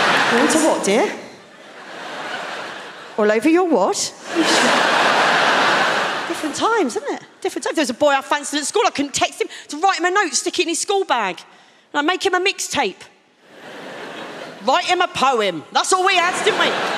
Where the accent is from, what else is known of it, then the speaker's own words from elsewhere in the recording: Maidstone, South East England, United Kingdom; I grew up in Maidstone. That's a Mills and Boone and an Argos catalogue.